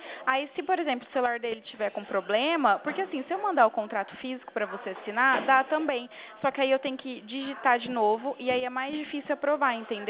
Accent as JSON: {"language": "Portuguese", "town": "Presidente Prudente", "region": "São Paulo", "country": "Brazil", "said": "Eu sou de Presidente Prudente"}